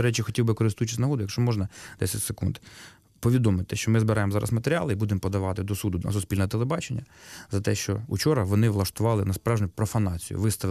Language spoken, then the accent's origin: Ukrainian; Opryshky, Poltava Oblast, Ukraine; born there; я Народився в селі Опришки Лобанського району. У мене дуже проста родина.